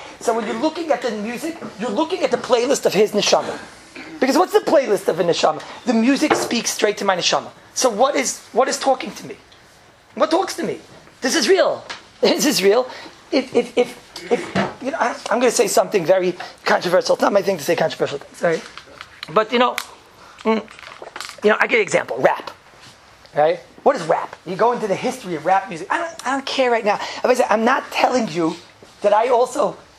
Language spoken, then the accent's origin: English; New York, United States; And I was from New York, from the old country, right?